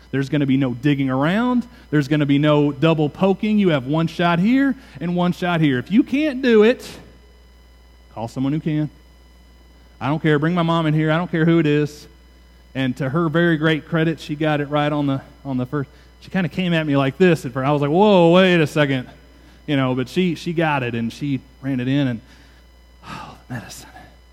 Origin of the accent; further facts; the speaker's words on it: United States; And it's unfortunate that as American Christians, we tend to overemphasize our independence.